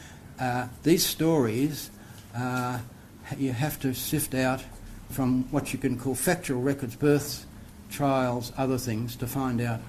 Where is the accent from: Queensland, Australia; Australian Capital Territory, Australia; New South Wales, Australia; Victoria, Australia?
Victoria, Australia; In the part of I come from Gippsland